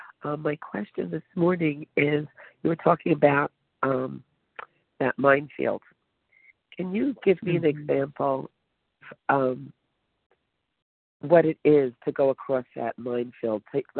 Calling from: New Jersey, United States; I'm calling from New Jersey

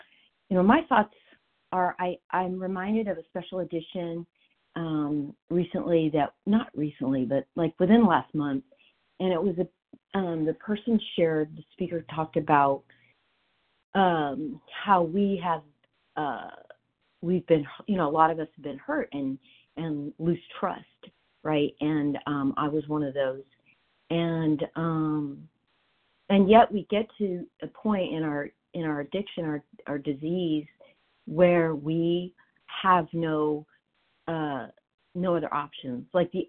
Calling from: California, United States; Hi, good morning. … from California.

